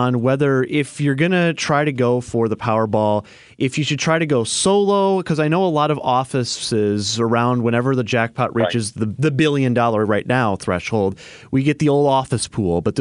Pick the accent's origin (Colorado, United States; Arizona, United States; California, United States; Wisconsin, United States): Wisconsin, United States; Fond du Lac; I ask because my hometown of Fond du Lac got a little bit of fame in the 1990s for becoming the Miracle Mile.